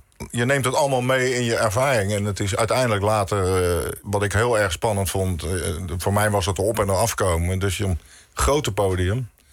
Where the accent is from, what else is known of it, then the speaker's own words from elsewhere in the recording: Delft, South Holland, Netherlands; We komen allebei uit Delft, allebei uit dezelfde buurt.